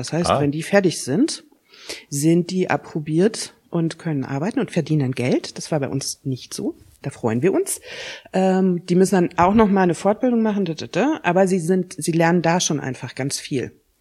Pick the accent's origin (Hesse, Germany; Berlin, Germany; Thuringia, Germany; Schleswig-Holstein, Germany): Hesse, Germany; Giessen; born there; Ja, ich bin übrigens auch in Hessen geboren.